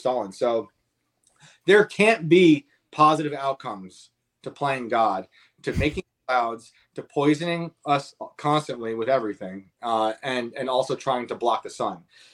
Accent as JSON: {"language": "English", "region": "New York", "country": "United States", "tie": "born or raised there", "said": "You know, I grew up on the in the Hudson Valley, New York power plant"}